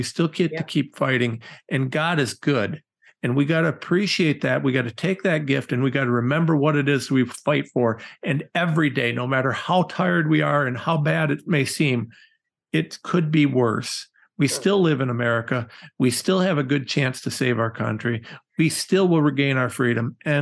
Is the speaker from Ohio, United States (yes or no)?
yes; Ohio, United States; I'm a nobody from Ohio.